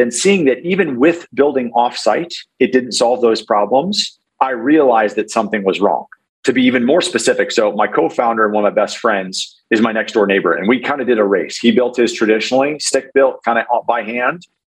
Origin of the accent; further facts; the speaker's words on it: Arizona, United States; So my kind of quick background on me, I grew up in Arizona.